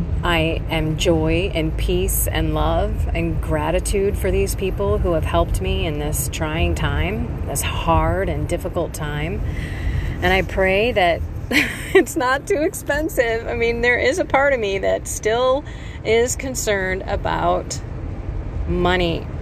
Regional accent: Illinois, United States; I come from Illinois, and it's just flat and not awesome to drive.

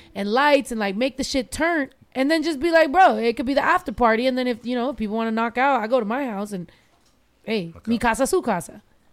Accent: San Jose, California, United States; born there; moved away as an adult; now in Texas, United States; So I moved to Texas when I was like 22.

